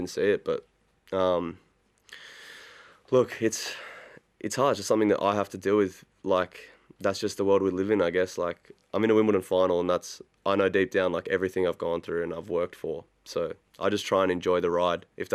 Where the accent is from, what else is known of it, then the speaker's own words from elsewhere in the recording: Canberra, Australian Capital Territory, Australia; I grew up in Canberra, the courts I trained on were horrible